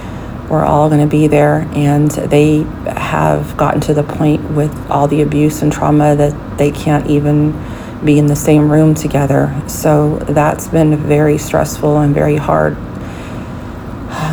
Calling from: San Antonio, Texas, United States; I'm calling in from San Antonio, Texas.

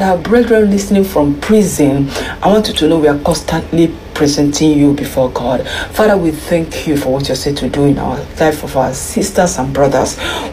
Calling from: France; I'm calling in from France

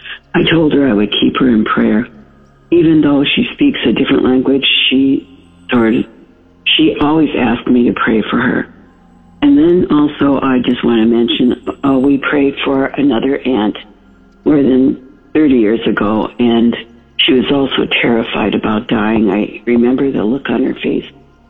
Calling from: Pleasanton, California, United States; Good morning. … calling from Pleasanton, California.

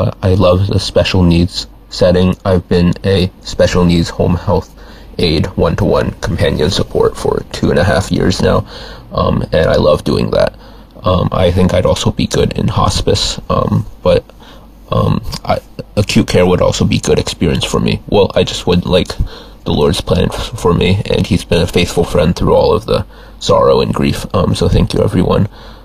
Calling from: Lansdale, Pennsylvania, United States; I'm calling from Lansdale, Pennsylvania.

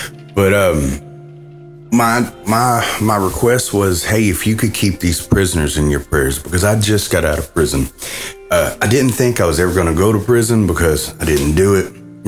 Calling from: Texas, United States; I'm calling from Texas.

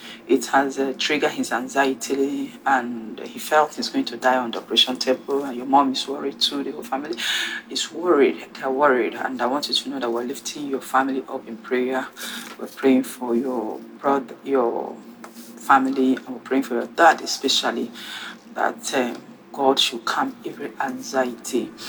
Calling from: France; I'm calling in from France.

